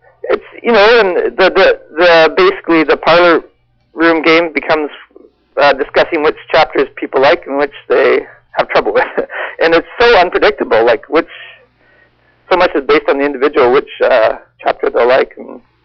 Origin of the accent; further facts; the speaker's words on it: Canada; But anyways, I like being Canadian, and I like our distinct identity that's developed.